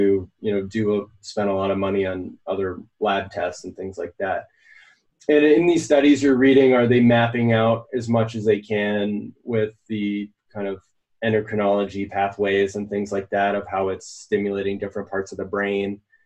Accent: New England, United States; And then where I grew up in Northern New England, there's a lot of Lyme disease and Lyme co-infection.

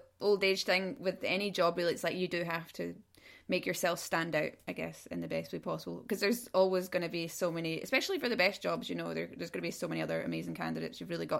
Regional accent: Scotland, United Kingdom; And I'm Scottish as well, so I might have to, if you need me to repeat something.

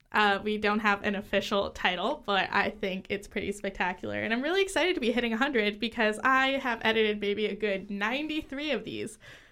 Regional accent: California, United States; I have. I'm from the Valley.

